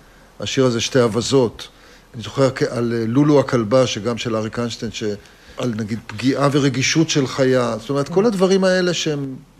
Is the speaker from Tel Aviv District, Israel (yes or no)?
yes; Tel Aviv, Tel Aviv District, Israel; אני גדלתי בעיר, בתל אביב, אני כל חיי בתל אביב